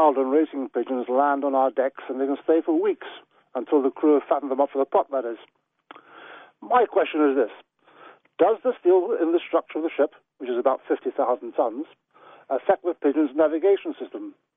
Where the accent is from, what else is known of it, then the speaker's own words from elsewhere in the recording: Norwich, East of England, United Kingdom; from Norwich, and I'm the captain of a large oil tanker.